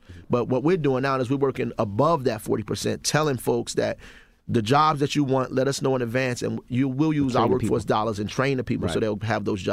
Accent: Newark, New Jersey, United States; I'm from Newark. That's what's up.

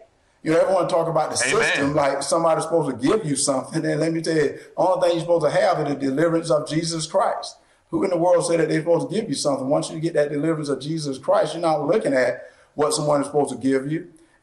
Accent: the South, United States; And the reason I say that, and don't get upset with me, I grew up in the South.

